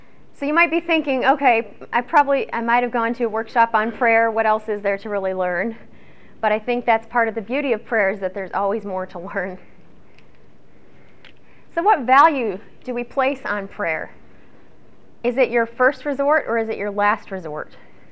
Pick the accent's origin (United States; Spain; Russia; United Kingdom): United States; Michigan; when I go back to my hometown in Michigan, and when I come back to Olivet, I am reminded of how much I am an extreme introvert